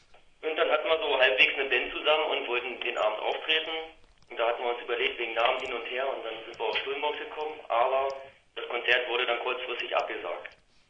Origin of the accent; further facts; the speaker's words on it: Oberstfelde, Saxony-Anhalt, Germany; Aus Oberstfelde.